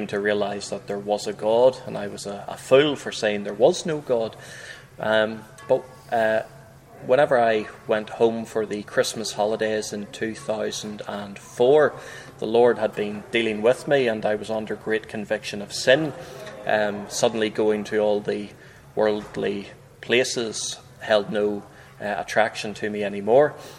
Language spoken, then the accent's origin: English; Northern Ireland, United Kingdom; born there; accent: Northern Irish; also born or lived in England / Scotland; I was born in Northern Ireland, which is part of the United Kingdom, so I have a Northern Irish accent. But I spent 5 years living in England and 5 years living in Scotland.